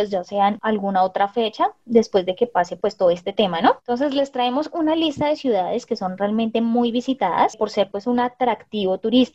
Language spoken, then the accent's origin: Spanish; Colombia; yo que soy colombiana, todos nosotros colombianos no podemos dejar de visitar esta ciudades principales